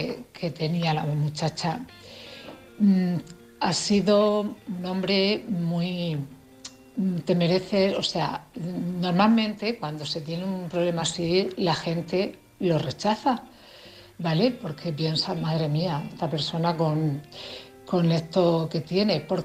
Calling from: Cartagena, Region of Murcia, Spain; de Cartagena.

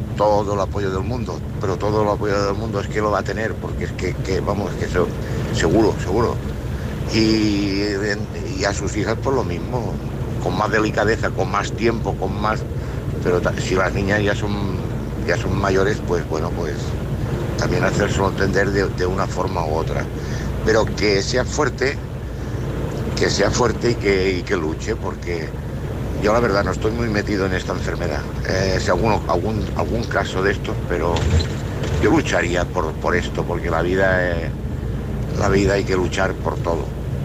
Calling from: Seville, Andalusia, Spain; de Sevilla.

